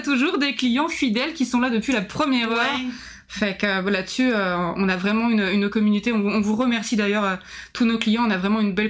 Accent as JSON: {"language": "French", "country": "France", "said": "hein, donc j'ai 35 ans, je suis originaire de France, pour ceux qui n'auraient pas reconnu le petit accent. Et je suis arrivée il y a de ça, ça va faire 3 ans et demi"}